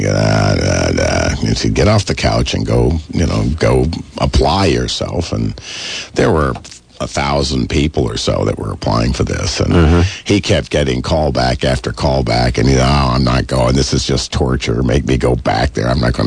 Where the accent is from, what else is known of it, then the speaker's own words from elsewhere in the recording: Vermont, United States; And I said, I'm from Vermont. I kill things and eat things. That's what we do here.